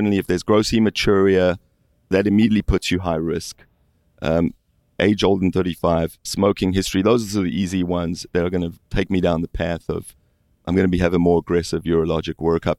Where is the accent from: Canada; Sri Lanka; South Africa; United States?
South Africa; moved away; So I grew up in South Africa, and there's certain rivers you were told don't swim in those rivers because there could be bilharzia.